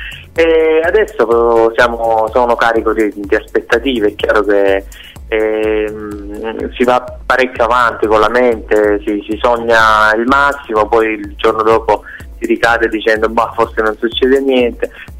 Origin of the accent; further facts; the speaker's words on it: Apulia, Italy; al sud, dove sono tornato. Io sono della Puglia, però sono stato un po' in giro per studio, per lavoro.